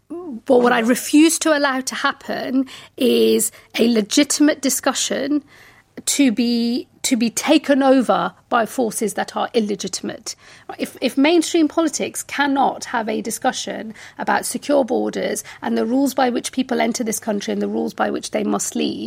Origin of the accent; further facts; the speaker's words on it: England, United Kingdom; the people that don't think I'm English, the people that hate me because I'm a Muslim